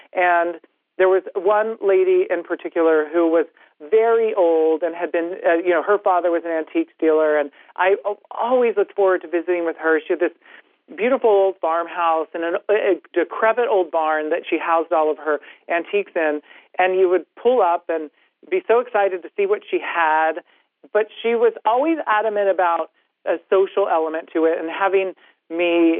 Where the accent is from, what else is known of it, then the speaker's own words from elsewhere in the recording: California, United States; I grew up in Northern California. My mother's side of the family are, you know, multi-generational cattle ranchers. So I grew up in a very outdoorsy environment